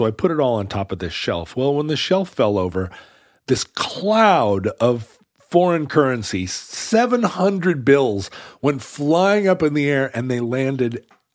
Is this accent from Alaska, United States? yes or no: yes; Alaska, United States; Yeah, maybe a fan. I mean, we're from Alaska. There wasn't any hot day.